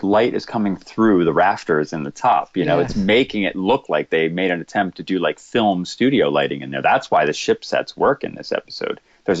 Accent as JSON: {"language": "English", "town": "Stockton-on-Tees", "region": "North East England", "country": "United Kingdom", "said": "Stockton-on-Tees."}